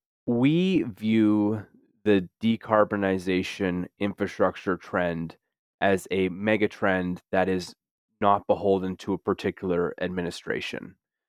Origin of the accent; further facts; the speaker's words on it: Canada; being a Canadian